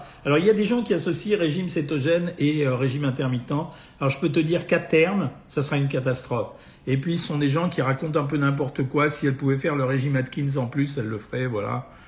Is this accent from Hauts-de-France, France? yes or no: yes; Calais, Hauts-de-France, France; Mais bon, je suis française, la calaisienne, oui, une calaisienne quand même, hein.